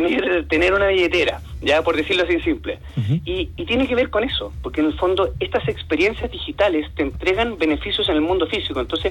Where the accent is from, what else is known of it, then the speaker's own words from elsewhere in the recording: Chile; como buenos chilenos empezamos a liderar en esa área. Y sucede que acá en Chile, en el fondo nosotros volviendo a nuestro país